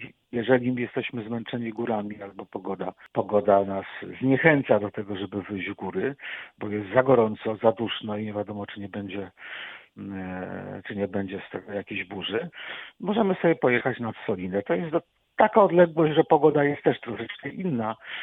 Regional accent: Warsaw, Masovian Voivodeship, Poland; No ja z Warszawy mam z tym problem.

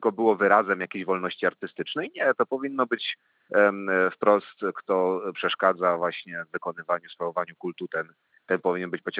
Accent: Racibórz, Silesian Voivodeship, Poland; mojego rodzinnego miasta Raciborza

